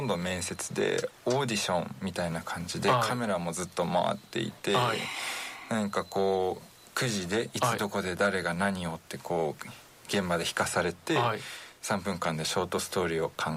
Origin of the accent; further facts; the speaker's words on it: Kagoshima, Japan; moved away as an adult; もともとは鹿児島で生まれ育ったんですけど、はい、当時いろいろ悩んでいて、はい、日本からとにかく出たいっていう気持ちが強くて、